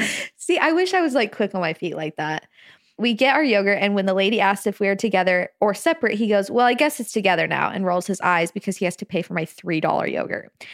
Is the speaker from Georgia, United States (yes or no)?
no; California, United States; now in Provo, United States; So I'm from Southern California, and I recently moved to Provo in August.